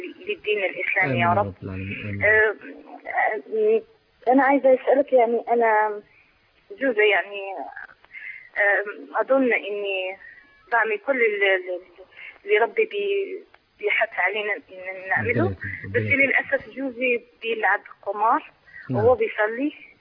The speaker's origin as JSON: {"language": "Arabic", "country": "Morocco", "lives_now": "United Kingdom", "said": "من المغرب، من يعني أصلي من المغرب وأنا من بريطانيا."}